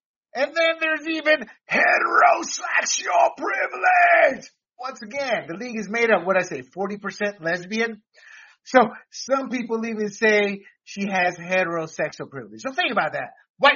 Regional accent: Panama; And being born and raised as an American citizen in a third world country where I saw two dictators, where I was interrogated right before the Panamanian invasion

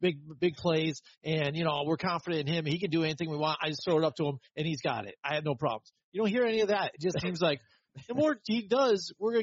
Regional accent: Albany, New York, United States; You know, we are not from Buffalo. We are from upstate New York in the Albany area.

